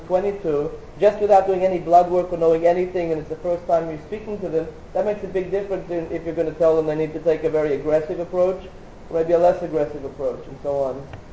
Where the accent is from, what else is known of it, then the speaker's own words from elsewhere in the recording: Australia; I grew up in Australia, everyone's very polite, Commonwealth country, never ask a woman her age